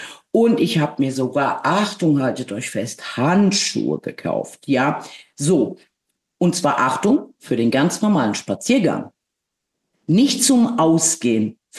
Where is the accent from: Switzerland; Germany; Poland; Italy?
Poland; Also, ja, das ist eindeutig, ich komme aus Polen, ich kann Wetter machen.